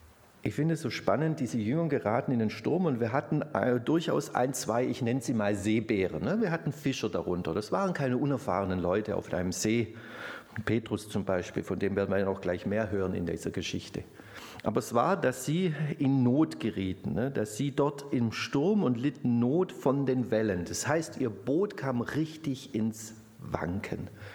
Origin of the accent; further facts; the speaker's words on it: Baden-Württemberg, Germany; Und das ist ja sehr irreführend als Schwabe, wenn man auf Pellworm ist